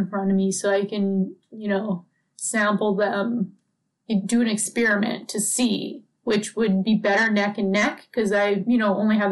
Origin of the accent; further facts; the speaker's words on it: Caroline, Alberta, Canada; now in Calgary, Canada; Also went to school in Red Deer. And I went to high school in Rocky Mountain House. And I grew up in Caroline, Alberta. So definitely, you know, rural Alberta girl, grew up on a farm.